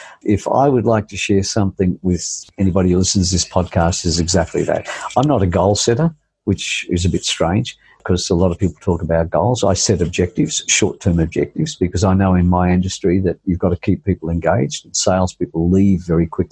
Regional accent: Crookwell, New South Wales, Australia; I'd moved to the Big Smoke because I'm from Crookwell, a small country town northwest of Goulburn, where my good dear friend John Simon, Aussie Home Loans, was born.

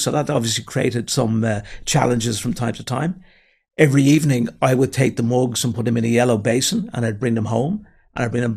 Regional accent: Finglas, Leinster, Ireland; For complete transparency, I'm from the north side. I'm from Finglas.

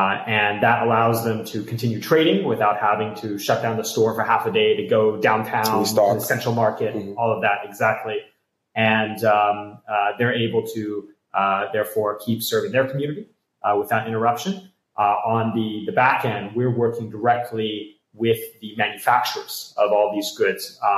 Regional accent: California, United States; I'm originally from California.

